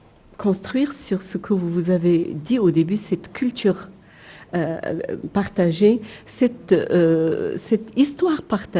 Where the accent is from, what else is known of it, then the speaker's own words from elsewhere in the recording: Morocco; now in Tunisia; je suis marocaine, je suis en Tunisie, nous sommes des pays à la fois africains mais aussi méditerranéens.